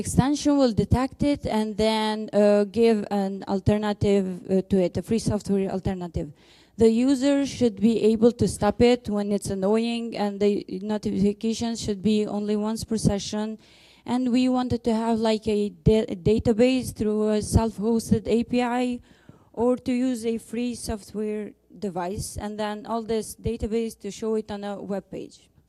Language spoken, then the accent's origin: English; Kosovo; I'm from Republic of Kosovo